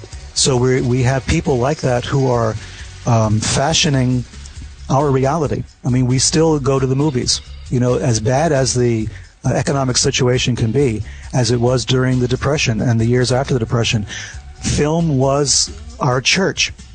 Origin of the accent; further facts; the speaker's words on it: New York, United States; I'm from New York.